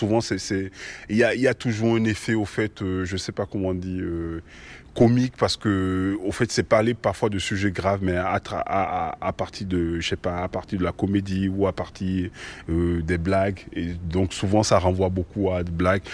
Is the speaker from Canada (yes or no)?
no; Benin; je viens de l'Est Dahomey, qui est aujourd'hui le Bénin.